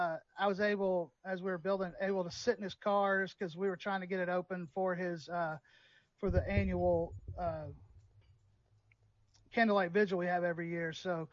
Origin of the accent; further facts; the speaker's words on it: Memphis, Tennessee, United States; I call it the Redneck Mecca. I'm from Memphis.